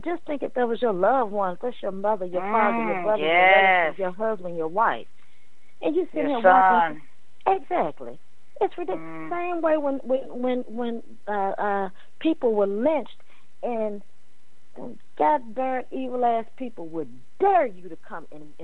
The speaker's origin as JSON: {"language": "English", "town": "Houston", "region": "Texas", "country": "United States", "tie": "born or raised there", "said": "Right in Houston, my hometown, there was a woman who was having a mental episode."}